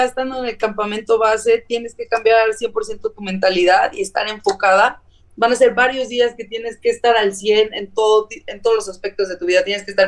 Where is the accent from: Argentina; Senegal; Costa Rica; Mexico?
Mexico; León, Guanajuato; volé, yo soy de León, Guanajuato, volé de León a Dallas, Doha